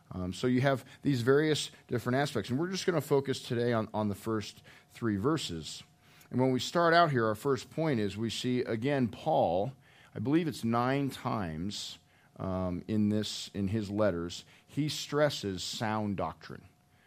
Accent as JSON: {"language": "English", "town": "Boulder", "region": "Colorado", "country": "United States", "tie": "born or raised there", "said": "I was born and raised in Boulder. Boulder is very transient that way."}